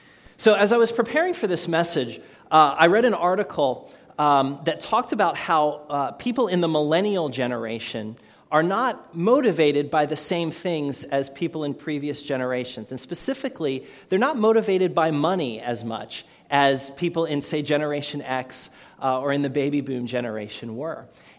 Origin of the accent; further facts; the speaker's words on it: Catonsville, Maryland, United States; I grew up in Catonsville, not too far from here.